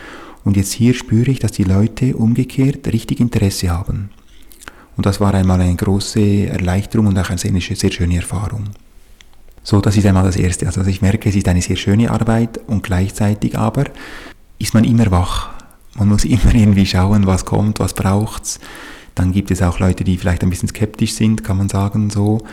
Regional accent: Appenzell, Switzerland; Ich komme ursprünglich aus dem Appenzellerland. Meine Eltern sind dort hingezogen als junges Ehepaar, als Lehrer aus der Innerschweiz.

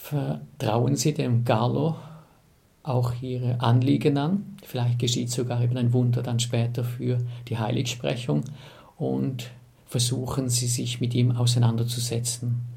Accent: Tübach, St. Gallen, Switzerland; ich bin aufgewachsen in Tübach, war dort Ministrant und durch den Ministrantendienst ist in mir der Wunsch gereift, in ein Kloster einzutreten, um Priester zu werden.

